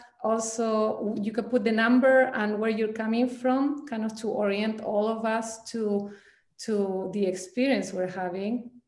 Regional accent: Chile; I actually come from Chile. And so you will see some of the thread of my growing up in Chile into the sharing that I'm doing today.

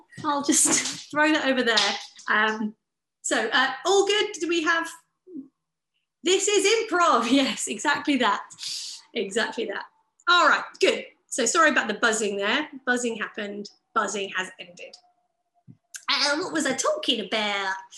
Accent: England, United Kingdom; because I'm English, and in English we're terrible at saying no

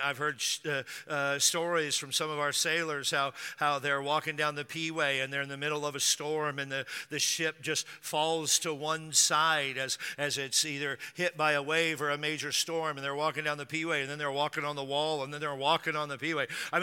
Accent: Spanaway, Washington, United States; now in San Diego, United States; I grew up in Spanaway, Washington, which is a suburb of Tacoma, and it's similar to San Diego.

